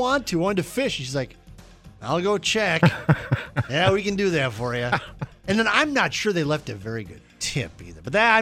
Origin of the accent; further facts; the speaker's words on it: Crystal, North Dakota, United States; Crystal, that's actually my hometown.